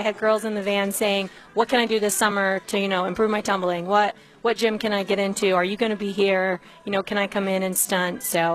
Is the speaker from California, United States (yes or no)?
no; Addison, Michigan, United States; Yeah, so I'm from the area. I'm from Addison, so I'm about 25 minutes away.